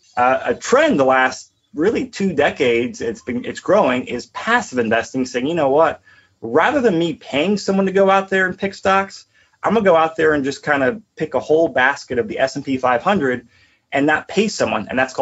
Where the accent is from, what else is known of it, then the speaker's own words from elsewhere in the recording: California, United States; Hey, I'm coming from California. Denver is cheap to me right now.